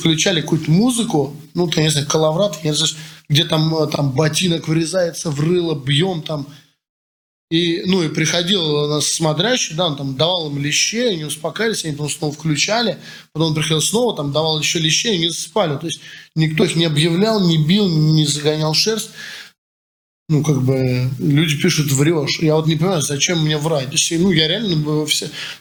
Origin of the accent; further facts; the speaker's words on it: Moscow, Russia; я как человек москвич